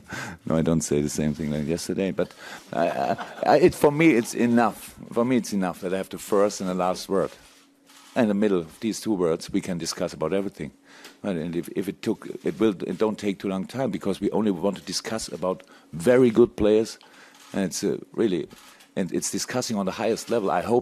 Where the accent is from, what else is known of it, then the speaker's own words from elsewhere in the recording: Baden-Württemberg, Germany; English is a second language; I'm a totally normal guy. I came from Black Forest. My mother maybe sit in front of the television and watch this press conference, understand no word until now.